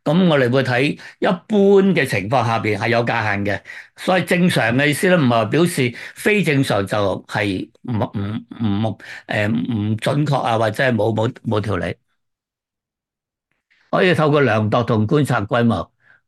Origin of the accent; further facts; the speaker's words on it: Guangdong, China; 例如我哋广东人都系咁样